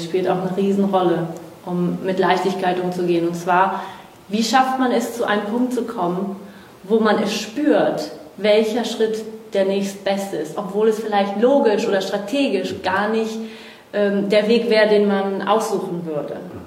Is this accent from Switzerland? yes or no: no; Brazil; also born or lived in Asia; now in Germany; Ja, ich bin Brasilianerin.